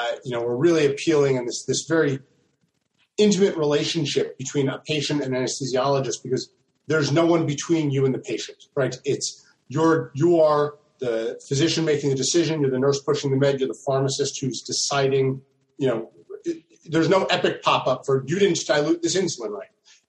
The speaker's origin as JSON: {"language": "English", "region": "New Jersey", "country": "United States", "said": "So I'm actually from South Jersey"}